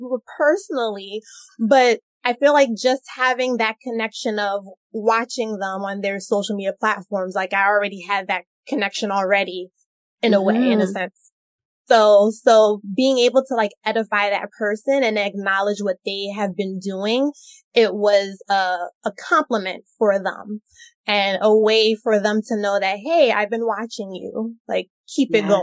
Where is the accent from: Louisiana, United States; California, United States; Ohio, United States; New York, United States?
New York, United States; I think it's because we're from the New York City metro area or something.